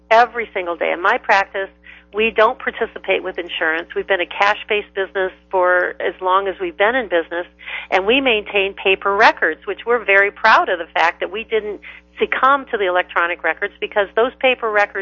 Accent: Cleveland, Ohio, United States; I'm from Cleveland, Ohio, so they work for the Cleveland Clinic or the University Hospital System.

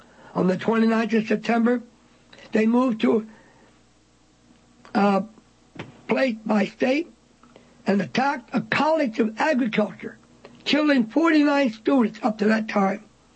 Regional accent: Nigeria; Brother, I have witnessed this in my country, Nigeria, particularly in my home state, Mono

